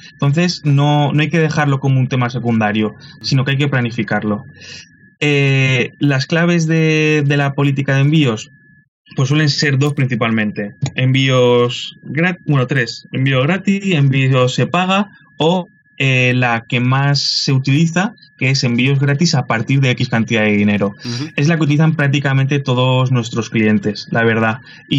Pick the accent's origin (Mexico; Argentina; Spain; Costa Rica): Spain; Valencia, Valencian Community; somos de aquí de Valencia